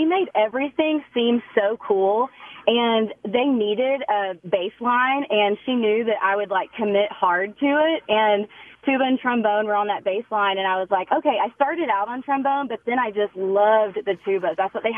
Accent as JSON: {"language": "English", "region": "Georgia", "country": "United States", "tie": "born or raised there", "said": "I grew up near the Chattahoochee River and just like ponds and lakes."}